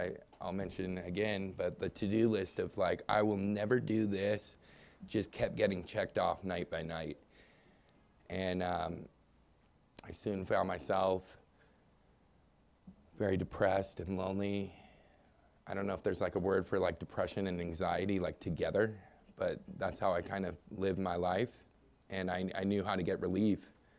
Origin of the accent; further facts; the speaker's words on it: San Diego, California, United States; I grew up here in San Diego. I'm the oldest of four boys.